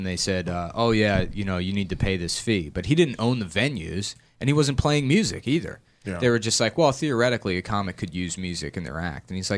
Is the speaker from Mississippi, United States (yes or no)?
no; Maryland, United States; No, I'm from Maryland. I go home like occasionally, but not too often.